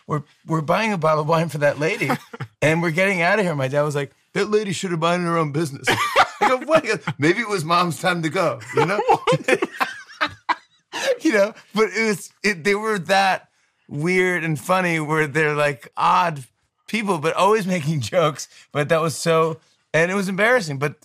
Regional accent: Saugerties, New York, United States; born or raised there; now in Manhattan, United States

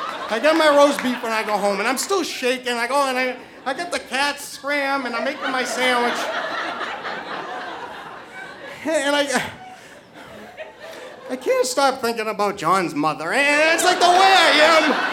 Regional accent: New Hampshire, United States; I am originally from New Hampshire.

